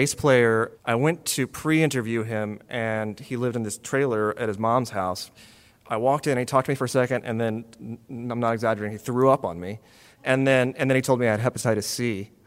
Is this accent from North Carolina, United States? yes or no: no; Texas, United States; I grew up in Texas as a rock fan in the 80s